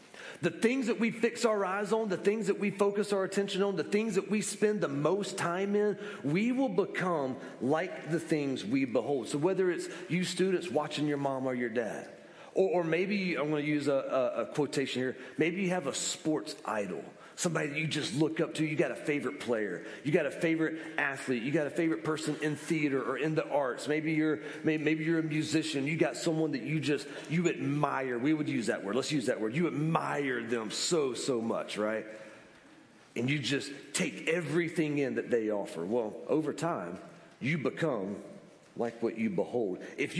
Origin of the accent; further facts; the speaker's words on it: Columbus, Georgia, United States; I'm from Columbus, Georgia.